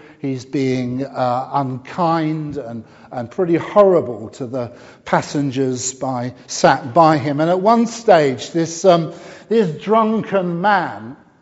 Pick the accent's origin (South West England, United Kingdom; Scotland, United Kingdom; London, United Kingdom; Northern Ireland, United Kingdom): South West England, United Kingdom; Poole; When I first became a Christian as a teenager, in my hometown of Poole in Dorset